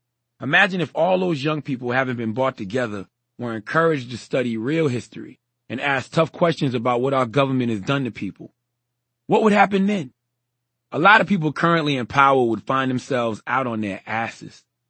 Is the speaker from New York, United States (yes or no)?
no; South Carolina, United States; I probably felt that connection strongly because I grew up in the Low Country. That's an area spanning the Carolinas